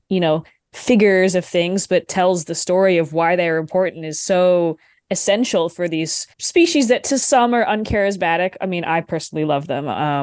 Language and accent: English; Florida, United States; I'm also originally from South Florida, but I went to school at UF also